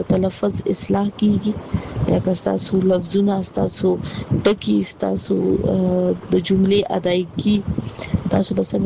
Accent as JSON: {"language": "Pashto", "town": "Peshawar", "region": "Khyber Pakhtunkhwa", "country": "Pakistan", "tie": "born or raised there", "said": "زما مور چې هغه د بنو ده او پلار مې چې د هغه د لکی مروت دی. خو زما ټول تعلیم چې نو هغه په پېښور کې شوی، نو تاسو ویلی شئ چې زه په پېښور کې لوی شوی."}